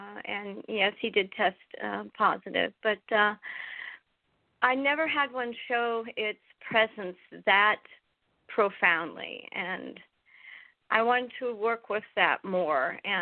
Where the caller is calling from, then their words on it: Harrisburg, Pennsylvania, United States; also born or lived in Anna Maria; I'm calling from Harrisburg, Pennsylvania. I miss being in Anna Maria. It's one of my hometowns.